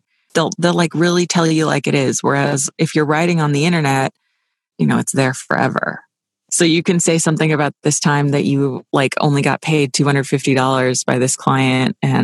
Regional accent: California, United States; No, I'm from California.

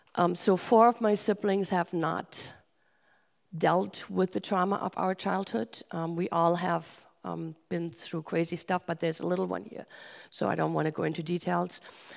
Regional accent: Germany; I grew up in Germany very quickly. I grew up in a crazy house

